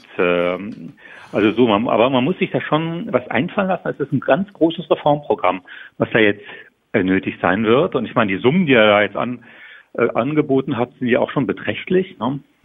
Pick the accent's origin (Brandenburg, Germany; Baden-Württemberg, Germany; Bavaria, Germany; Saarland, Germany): Saarland, Germany; im Sauerland oder wo ich herkomme, im Saarland